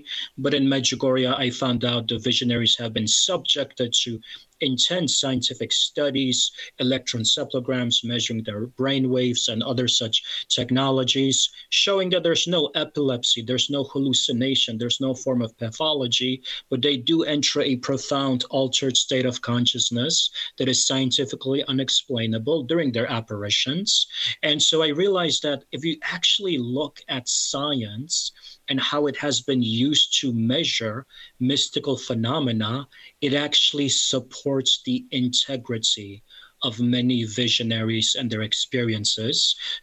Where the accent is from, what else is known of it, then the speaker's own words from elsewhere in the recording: Chicago, Illinois, United States; you know, I grew up in Chicago, a Polish-American family. Both of my parents are from Poland, and I wasn't a devout person.